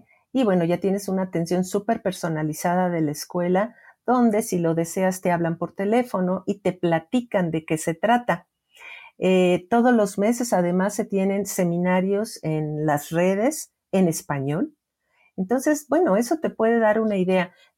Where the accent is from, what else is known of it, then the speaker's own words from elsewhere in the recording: Mexico; en mi país, que es México